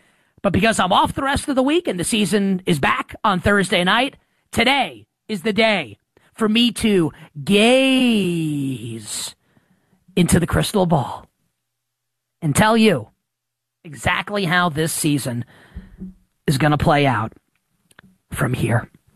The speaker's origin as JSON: {"language": "English", "region": "New York", "country": "United States", "said": "Yes, I am from New York, but no, I am not a homer"}